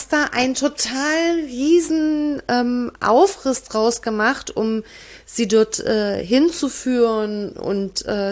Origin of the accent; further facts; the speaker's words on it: Saxony, Germany; now in Saxony-Anhalt, Germany; Also zusammenfassend, ich bin von Sachsen nach Sachsen-Anhalt gezogen